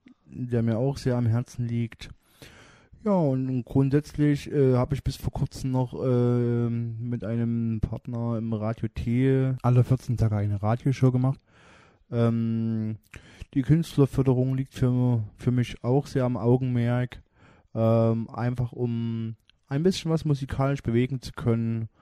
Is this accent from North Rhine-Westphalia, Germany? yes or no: no; Chemnitz, Saxony, Germany; ich komme aus Chemnitz.